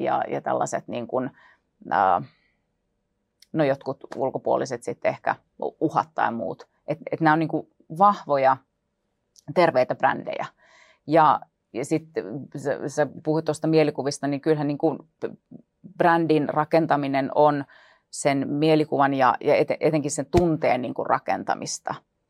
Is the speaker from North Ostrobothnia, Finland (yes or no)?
no; Lappeenranta, South Karelia, Finland; Mä oon kotoisin Lappeenrannasta ja mä tunnen siellä jokaisen kadun ja kohti jokaisen taloyhtiönkin